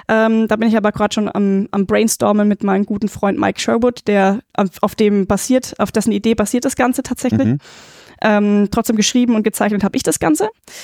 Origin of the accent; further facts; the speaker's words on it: Schweinfurt, Bavaria, Germany; Ich komme aus Schweinfurt.